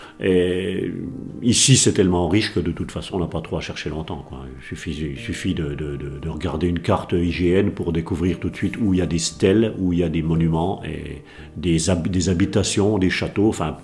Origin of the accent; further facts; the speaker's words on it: Saint-Étienne-lès-Remiremont, Grand Est, France; je vais avoir 55 ans. J'ai toujours habité dans la vallée de la Moselotte, mais Moselle. Je suis de Saint-Étienne-lès-Remiremont, juste à côté. Et puis, oui, ben, je suis vraiment Vosgien à 100%